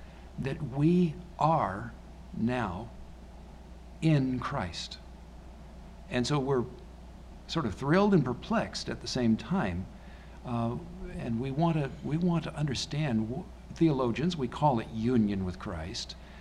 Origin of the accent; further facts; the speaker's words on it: United States; I mean, I'm an American, but I would never say I am in George Washington.